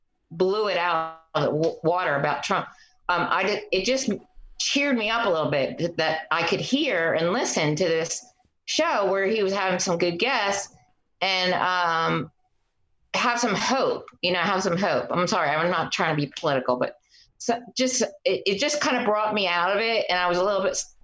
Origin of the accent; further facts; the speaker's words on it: Delaware, United States; But I'm originally from Delaware. Grew up there